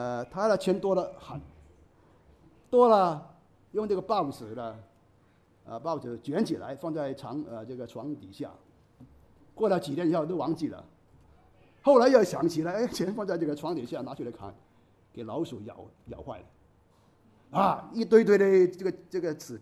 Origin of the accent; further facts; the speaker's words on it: Hong Kong; 那也是影响我们香港人的财富